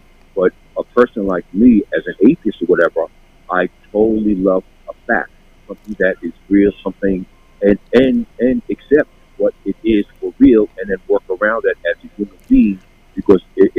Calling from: Queens, New York, United States; from the most diverse borough of Queens.

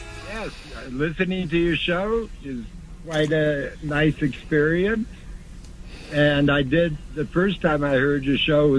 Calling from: Costa Rica; I'm calling from Central America, Costa Rica.

